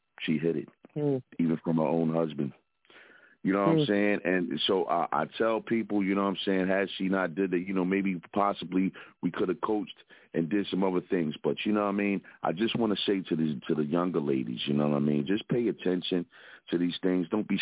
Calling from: Philadelphia, Pennsylvania, United States

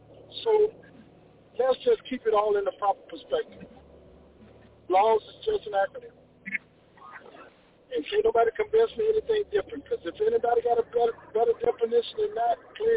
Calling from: Atlanta, Georgia, United States; I'm calling from Atlanta, Georgia.

